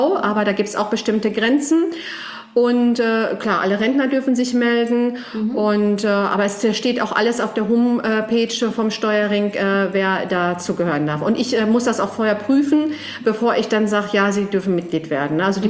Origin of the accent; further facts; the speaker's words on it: Herten, North Rhine-Westphalia, Germany; und ich komme aus dem Lebensort Herten-Westerholt.